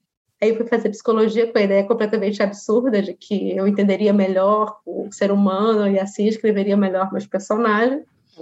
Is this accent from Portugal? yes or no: no; Brazil; um pertencimento à língua portuguesa e ao que o Brasil me trouxe através dessa linguagem, que foi onde eu cresci, foi onde foi a minha socialização.